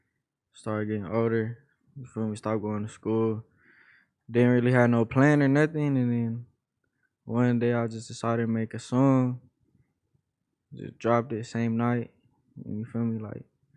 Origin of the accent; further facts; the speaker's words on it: San Diego, California, United States; Shit, 19, I grew up in San Diego, kind of all around.